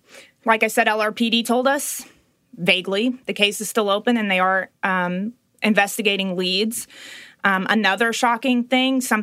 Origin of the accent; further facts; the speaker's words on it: Little Rock, Arkansas, United States; It would mean everything. I am from Little Rock.